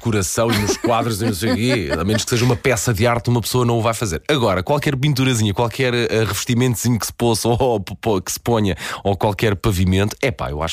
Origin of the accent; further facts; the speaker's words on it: Portugal; nós, como bons portugueses que somos